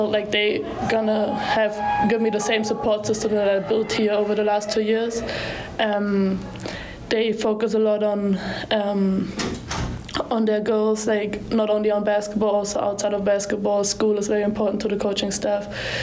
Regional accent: Berlin, Germany; now in McCook, United States; I mean, I'm from Berlin. It's a big city. Coming to a small town like McCook was a big change

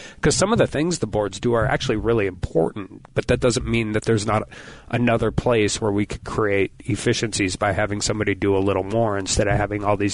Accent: North Dakota, United States; It really, really means a lot to me growing up in Western North Dakota.

